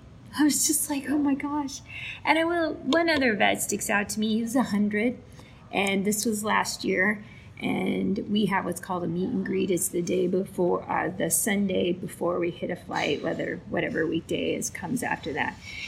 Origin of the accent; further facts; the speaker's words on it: Alaska, United States; I grew up in Alaska, and I would not be standing right here if I hadn't.